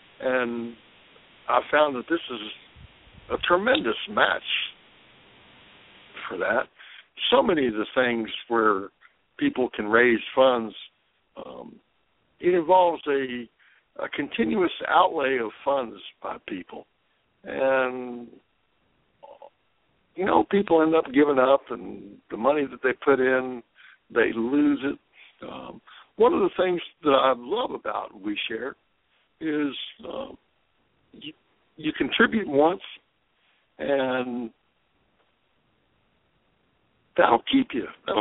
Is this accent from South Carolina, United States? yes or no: yes; North Myrtle Beach, South Carolina, United States; I'm from North Myrtle Beach, South Carolina